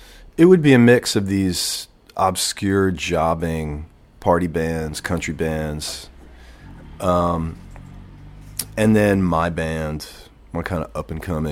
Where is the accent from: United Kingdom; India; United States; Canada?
United States; New York City, New York; born there; now in Texas, United States; I was born in New York.